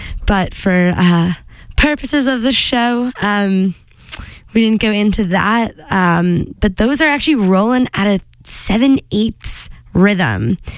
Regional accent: California, United States; I'm from California.

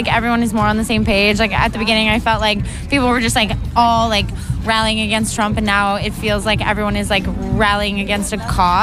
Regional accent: New York City, New York, United States; I'm from New York City.

